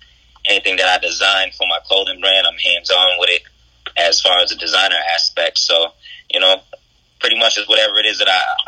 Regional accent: New Bedford, Massachusetts, United States; I'm from New Bedford, Massachusetts, you know, New Orleans City.

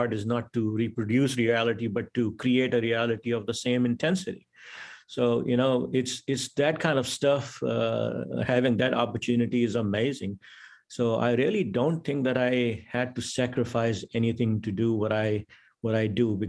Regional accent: Pakistan; now in Atlanta, United States; I'm based in Atlanta, 60 years old now, but I was born and raised in Pakistan

